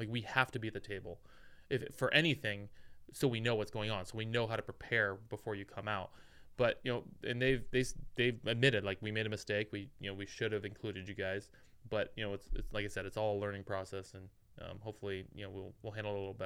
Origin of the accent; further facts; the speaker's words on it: Lake Havasu City, Arizona, United States; I'm from Lake Havasu. I understand this area.